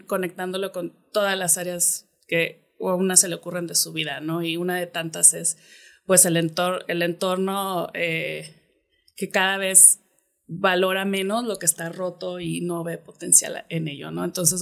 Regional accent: Monterrey, Nuevo León, Mexico; Soy de aquí de Monterrey. He sido profesora en muchas partes

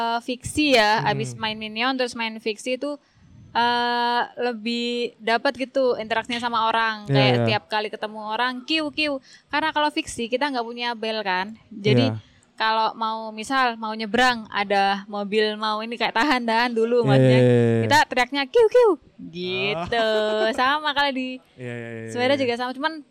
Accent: East Java, Indonesia; aku dari Jawa Timur

